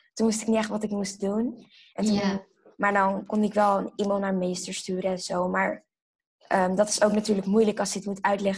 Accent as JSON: {"language": "Dutch", "country": "Netherlands", "tie": "born there", "said": "Zelf komen we uit Curaçao. Ik ben wel in Nederland geboren. Alleen, mijn moeder is daar afkomst."}